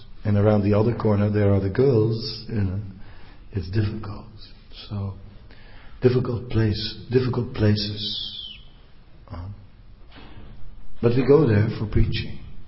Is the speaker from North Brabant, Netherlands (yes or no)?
no; Amsterdam, North Holland, Netherlands; It's like, as I say, I am from Amsterdam, and Krishna consciousness in Amsterdam has flourished, has gone up and down, up and down, up and down.